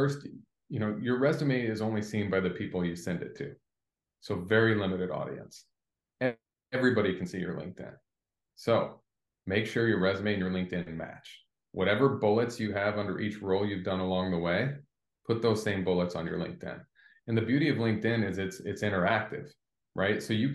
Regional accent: South Bend, Indiana, United States; I grew up in South Bend, Indiana

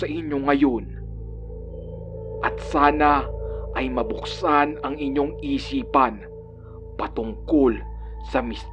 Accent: Eastern Visayas, Philippines; Ako po ay tubong Samar.

